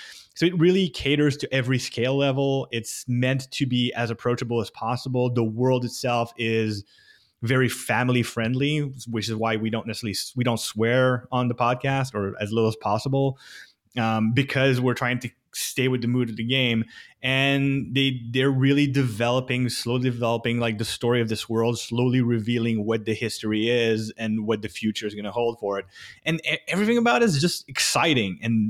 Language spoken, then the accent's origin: English; Canada; And as Canadian, I'm legally obliged to be a hockey fan